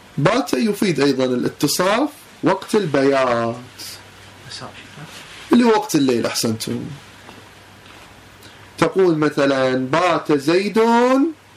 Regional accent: Kuwait; مو عندنا بالكويت عندنا الضحى العود هو من الساعة 11

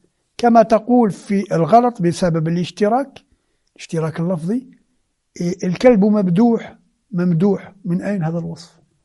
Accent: Algeria; نحن عندنا في الجزائر مثل جميل

